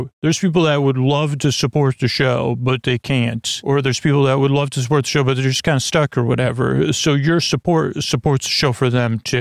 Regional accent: Syracuse, New York, United States; I'm the oldest of six kids. I grew up in Syracuse, New York.

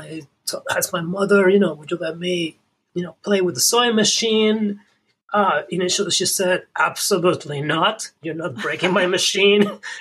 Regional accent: Puerto Rico; I grew up in Puerto Rico. I learned sewing very young.

